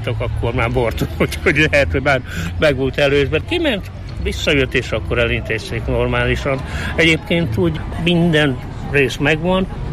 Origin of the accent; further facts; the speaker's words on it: Szabolcs-Szatmár-Bereg, Hungary; Ugye nálunk még szabolcsi vagyok